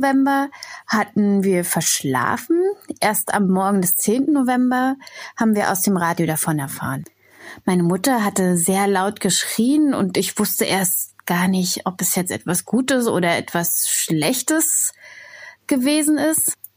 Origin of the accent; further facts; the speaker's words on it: Berlin, Germany; Meine Kindheit in der DDR habe ich als normal erlebt. Ich hatte meine Mutter, meine Großeltern, meine Tante, Onkel, Cousin, Cousin. Wir haben in einer Wohnung im Prenzlauer Berg gewohnt